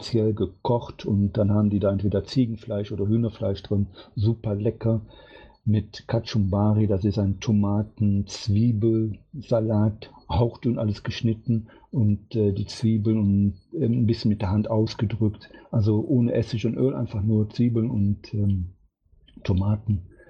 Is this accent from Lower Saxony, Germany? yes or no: no; Cologne, North Rhine-Westphalia, Germany; accent: Cologne; der hatte sogar unseren Kölner Dialekt angenommen, und ich bin eine Kölsche Jung